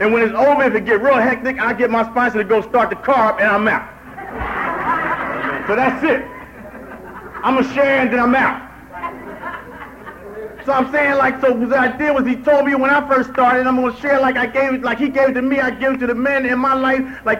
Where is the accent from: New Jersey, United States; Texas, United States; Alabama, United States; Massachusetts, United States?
New Jersey, United States; Camden; now in Manassas, United States; I'm originally from the Greater Camden area, you know what I mean, and I showed up. And like I moved to Manassas, Virginia